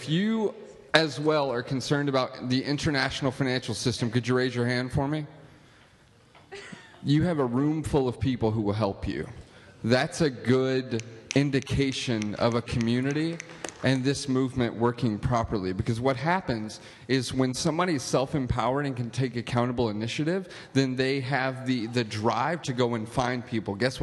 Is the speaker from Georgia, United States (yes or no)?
yes; Atlanta, Georgia, United States; first I'm curious what your small town in Georgia is, because I'm from Atlanta.